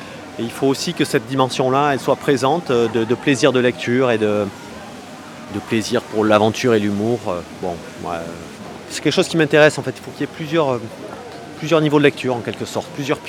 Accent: Southwest France, France; Je suis du Sud-Ouest, alors c'est pas si facile de venir à Nantes.

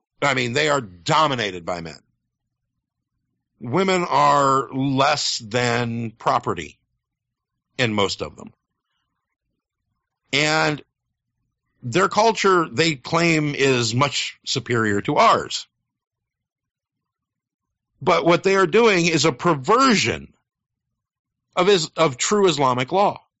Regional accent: Ireland; I am Irish, but I'm also a Druid.

